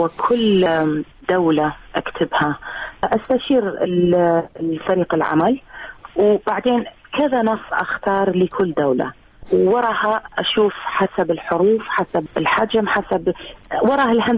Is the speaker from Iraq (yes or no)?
yes; Mosul, Nineveh, Iraq; أنا نعم عراقية و موصلية